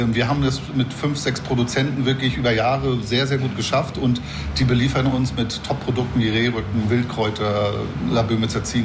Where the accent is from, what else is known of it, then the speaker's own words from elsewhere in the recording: Mecklenburg-Vorpommern, Germany; ich bin ja selber Mecklenburger.